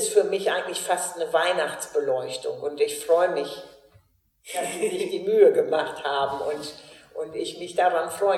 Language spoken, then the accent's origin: German; Lower Saxony, Germany; Ich bin Ostfriesin durch und durch und ich bin am liebsten in Ostfriesland.